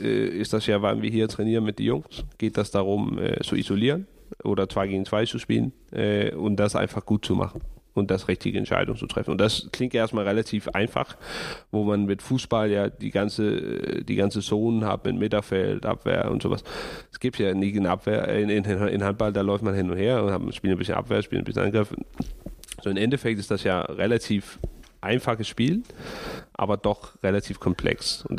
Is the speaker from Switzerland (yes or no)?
no; Kokkedal, Capital Region of Denmark, Denmark; German is a second language; also born or lived in Copenhagen; Ja, Kokkedal. Ist ein kleiner Ort, 25 Kilometer nord von Kopenhagen. Eigentlich bin ich in Kopenhagen geboren und hat da auch die erste Lebensjahr verbracht, aber ich bin aufgewachsen in Kokkedal